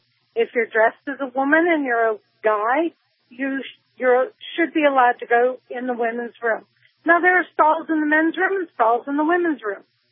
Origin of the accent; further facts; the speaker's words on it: Miami, Florida, United States; We came from Miami, and my husband is a cross-dresser.